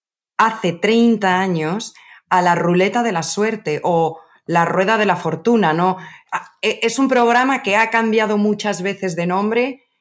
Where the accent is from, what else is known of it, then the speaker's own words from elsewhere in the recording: Spain; Me van a decir que soy una mala española.